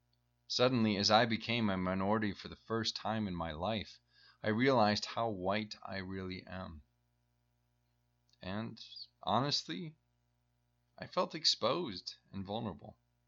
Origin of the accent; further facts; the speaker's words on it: Iowa, United States; most of the people in these two countries look very different than my neighbors did growing up in Iowa. I come from one of the whitest states in America